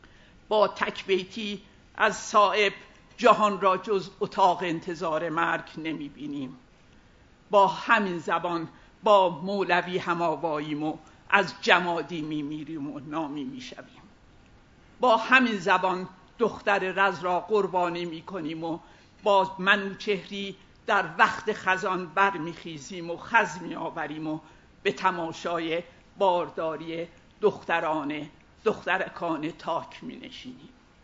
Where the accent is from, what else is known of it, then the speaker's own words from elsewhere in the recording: Azerbaijan, Iran; و من از آذربایجانم